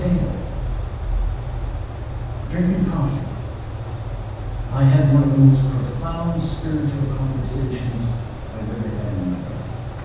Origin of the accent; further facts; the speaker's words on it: Canada; born there; I was a Christian because I was born in Canada.